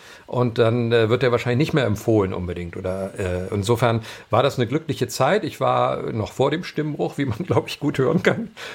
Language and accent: German; Berlin, Germany; now in Hamburg, Germany; weil ich bin 1980 von Berlin nach Hamburg umgezogen worden, sage ich mal, weil meine Eltern damals nach Hamburg gezogen sind und ich mit blutendem Herzen eben meine Heimat verließ und nach Hamburg kam